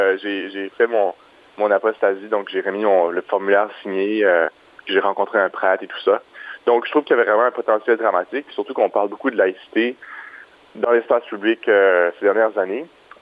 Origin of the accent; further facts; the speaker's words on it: Moncton, New Brunswick, Canada; on est originaire de Moncton tous les deux, donc de pouvoir revenir ici, de se rapprocher de la famille, c'est ce qui nous a incité d'abord et avant tout à revenir à Moncton.